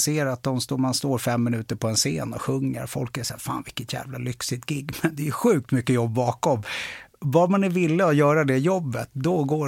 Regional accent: Örebro, Örebro County, Sweden; also born or lived in Stockholm; bilden är tagen i Örebro, som jag kallar hemma. Jag är född i Stockholm, men sen liksom de här viktiga åren, du vet, högstadiet, gymnasiet, första lägenheten, första riktiga tjej, ja, men allt sånt där, det skedde i Örebro.

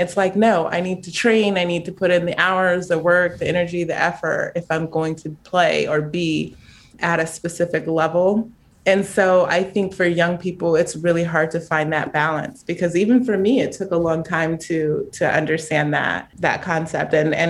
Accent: Chino Hills, California, United States; I'm from Chino Hills, so

